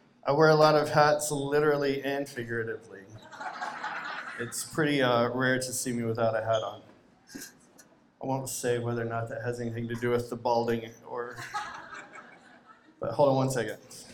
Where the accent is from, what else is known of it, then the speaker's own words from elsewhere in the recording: Arkansas, United States; that is a university in Arkansas, which is my home state.